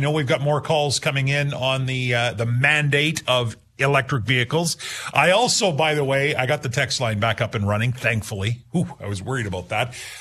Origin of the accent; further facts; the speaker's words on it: Regina, Saskatchewan, Canada; I grew up in Regina's South End.